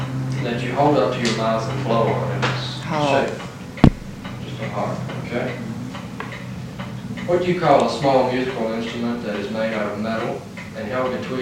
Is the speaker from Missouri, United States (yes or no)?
no; Virginia, United States; I'm from Virginia, and up where we are, there's another kind of rail fence.